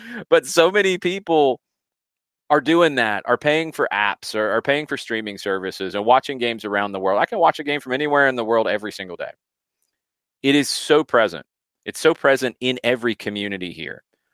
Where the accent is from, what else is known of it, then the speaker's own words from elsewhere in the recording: Riverdale, Georgia, United States; I went to high school at Eagles Landing, born and raised in Riverdale in Clayton County, played for the Clayton County YMCA.